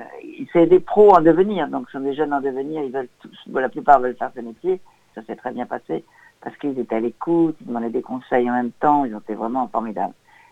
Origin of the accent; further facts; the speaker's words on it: Hauts-de-France, France; moi, je suis du Nord. Moi, je peux me baigner partout en France.